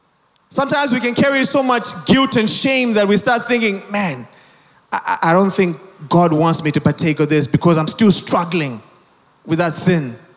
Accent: Zimbabwe; I'm from Zimbabwe

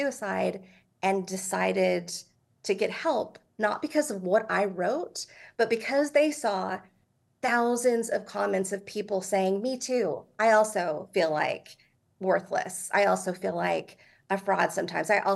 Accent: Texas, United States; So I am from Texas

